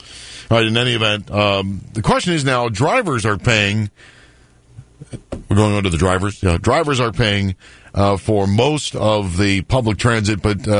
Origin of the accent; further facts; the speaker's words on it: Maryland, United States; also born or lived in Denver, Colorado / Arizona / California; preface my remarks by saying I've lived in Maryland for most of my entire life. Brief stints in where I was born in Denver, Colorado, when I was in college in Arizona and California for part of my life.